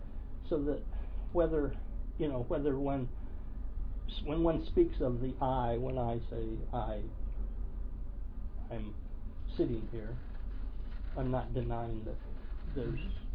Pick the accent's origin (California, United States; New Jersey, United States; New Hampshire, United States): California, United States; Oakland; Well, it's a little funny that I grew up in Oakland Hills when I was in high school. I went to Oakland High. And that's it was a horsey zone.